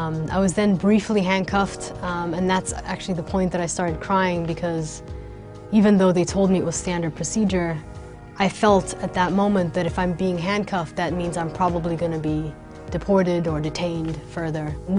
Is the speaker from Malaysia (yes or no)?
no; Sudan; now in New York City, United States; I live in the New York City area. I'm a green card holder, and I'm originally from Sudan.